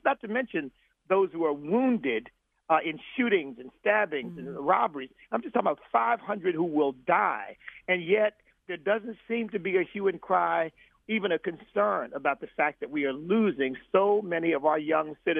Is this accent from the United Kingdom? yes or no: no; Pennsylvania, United States; I was raised in the ghetto, small town, but a very urban town outside of Philadelphia. I grew up on Third Street, which was the heart of the ghetto.